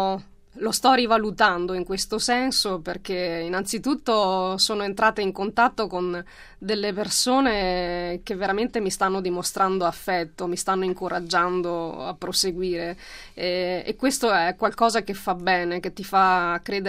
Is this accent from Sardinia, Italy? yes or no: no; Cittadella, Veneto, Italy; born there; nata a Cittadella